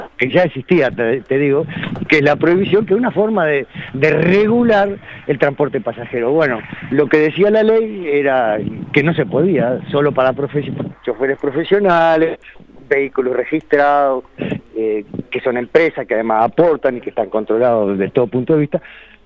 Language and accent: Spanish; La Charqueada, Treinta y Tres, Uruguay; En realidad en mi pueblo, en la Charqueada, caminás desde la plaza que está al medio, 3 cuadras para cada lado y caes para afuera del pueblo.